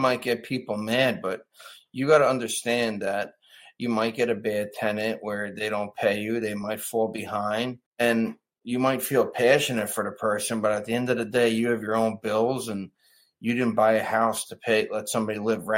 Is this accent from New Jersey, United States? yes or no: yes; New Jersey, United States; born and raised in New Jersey.